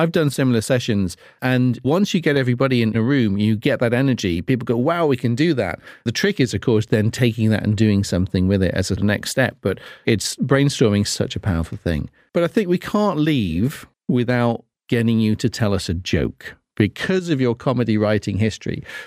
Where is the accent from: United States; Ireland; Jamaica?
Ireland; And I'm Irish.